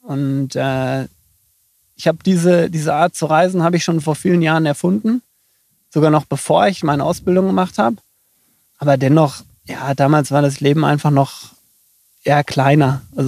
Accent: North Rhine-Westphalia, Germany; Aufgewachsen bin ich in der Nähe von Dortmund. Gewohnt habe ich dann in Dortmund. Dortmund war eigentlich nie Heimat.

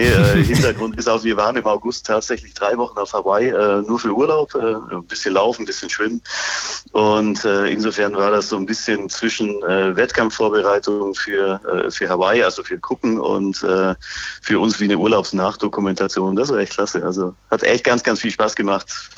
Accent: Bavaria, Germany; born there; ich bin gebürtiger Bayer

